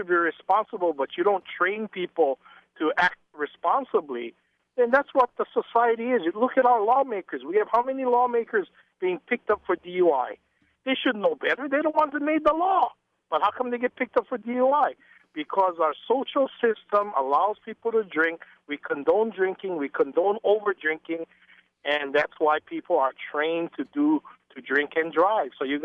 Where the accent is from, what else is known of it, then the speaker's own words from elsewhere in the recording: Hawaii, United States; I grew up on Oahu.